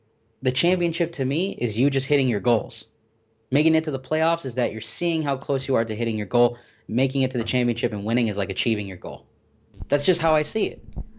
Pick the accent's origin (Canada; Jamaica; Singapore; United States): United States; Miami, Florida; Born and raised in Miami.